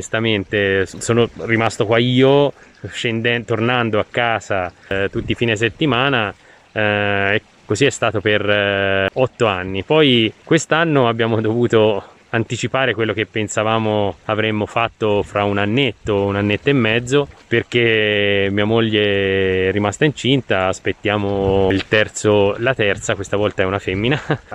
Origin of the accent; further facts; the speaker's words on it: Pistoia, Tuscany, Italy; moved away as an adult; also born or lived in Bologna; Io sono nato a Pistoia e lì sono stato fino a 19 anni, quando poi invece mi sono spostato a Bologna per studiare e laurearmi in veterinaria.